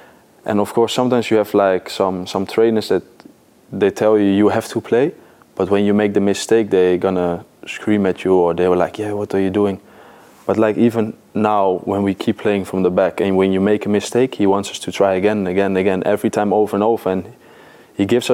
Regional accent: Germany; when I came from Germany

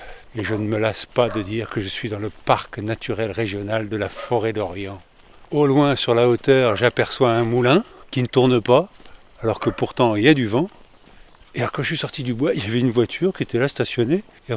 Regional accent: Ville-sur-Terre, Grand Est, France; born there; now in Paris, France; Je suis aujourd'hui à Paris, je ne pourrai donc pas vous saluer ni vous accueillir. Je suis né à Ville-sur-Terre, à 6700 mètres de la plus grande poubelle nucléaire du monde.

